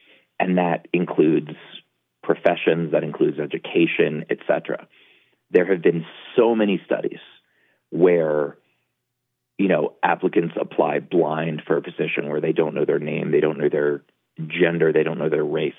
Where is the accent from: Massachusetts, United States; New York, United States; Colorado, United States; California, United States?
New York, United States; New York City; I grew up in New York City, or I had no access to skiing.